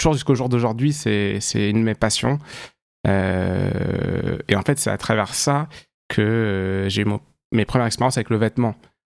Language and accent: French; France; surtout en tant que Français, là-bas